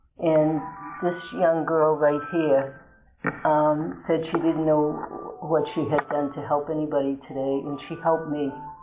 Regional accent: Beverly, Massachusetts, United States; I'm a compulsive overeater. I'm here from Beverly, Massachusetts, and grateful that you're all here today, too.

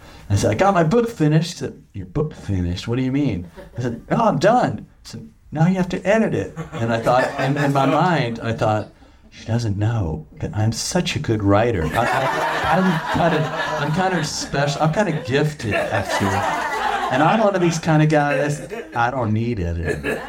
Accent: Seattle, Washington, United States; I'm from Seattle, and our little grunge scene would never have been anything

